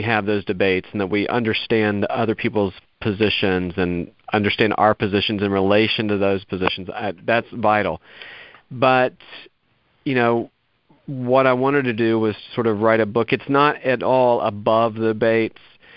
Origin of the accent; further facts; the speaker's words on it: West Virginia, United States; born there; Yeah, I was born in West Virginia.